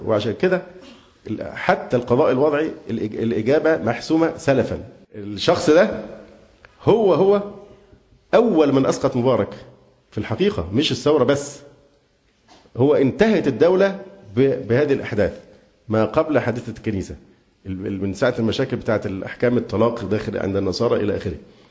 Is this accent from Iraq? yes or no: no; Egypt; ده حق حقنا باعتبارنا مصريين، ولنا حق المواطنة